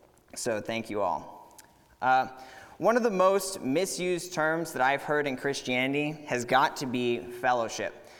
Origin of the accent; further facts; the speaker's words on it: Katy, Texas, United States; I grew up here in Katy